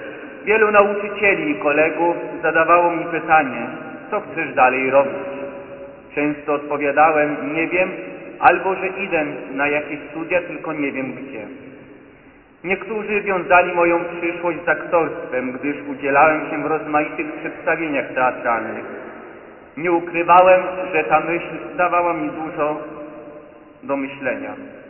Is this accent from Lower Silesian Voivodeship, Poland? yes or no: yes; Nowa Ruda, Lower Silesian Voivodeship, Poland; Pochodzę z parafii pod wezwaniem świętego Mikołaja w Nowej Rudzie. To właśnie tam, w moim rodzinnym mieście